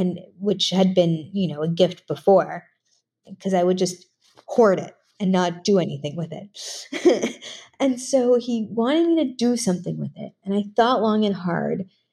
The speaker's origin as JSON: {"language": "English", "region": "New York", "country": "United States", "tie": "born or raised there", "said": "So I grew up in New York, but my mother took me every weekend and without the intent of me becoming an artist, took me every weekend to museums."}